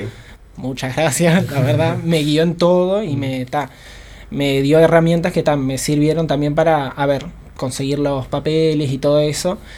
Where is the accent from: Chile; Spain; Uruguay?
Uruguay; Rocha; No, o sea, no nos conocíamos, pero sí somos de Rocha.